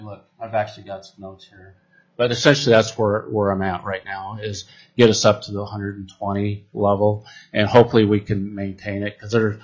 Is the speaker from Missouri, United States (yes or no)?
no; Soldotna, Alaska, United States; I mean, if that was happening in Anchorage or in my hometown of Soldotna, people would be upraised.